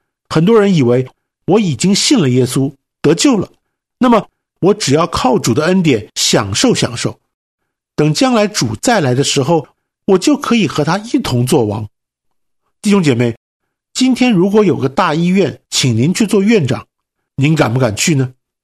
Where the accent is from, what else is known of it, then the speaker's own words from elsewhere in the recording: China; 谦和这个字的意思有一点像我们中国人说的可得宁不得